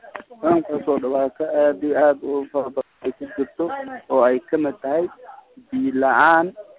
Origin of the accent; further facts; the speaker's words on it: Qansax Dheere, Bay, Somalia; markay aan ka soo barakacnay degmada qasax dheere oo aan ka imaanay abaaro iyo 7 sano